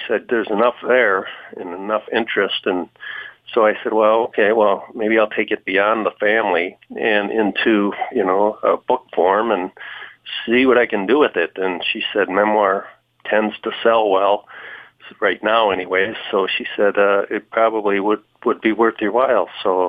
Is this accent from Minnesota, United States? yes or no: yes; St. Paul, Minnesota, United States; moved away as an adult; now in Wisconsin, United States; I hail from St. Paul, Minnesota. I grew up there for the first 25 years of my life